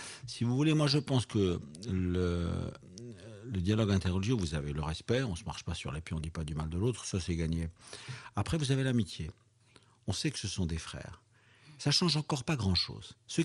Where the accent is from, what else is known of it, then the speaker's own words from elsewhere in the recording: Morocco; born there; D'abord, je suis né au Maroc.